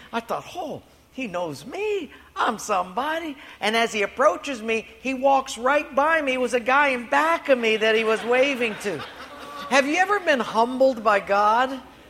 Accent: Honolulu, Hawaii, United States; And I'm a boy from Palolo Valley

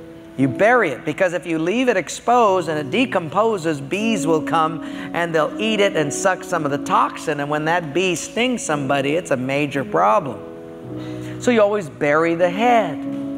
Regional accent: Palolo, Hawaii, United States; Now, I'm from Palolo. I don't need these things.

